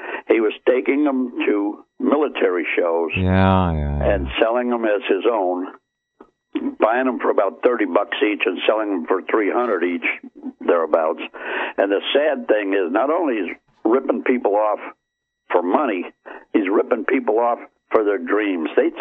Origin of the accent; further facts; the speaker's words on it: Chicago, Illinois, United States; as born and raised in Chicago, I'm an old Chicago boy